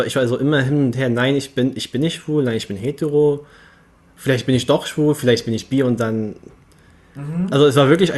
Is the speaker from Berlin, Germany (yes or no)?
yes; Berlin, Germany; born there; Also ich bin hier auch geboren in Berlin.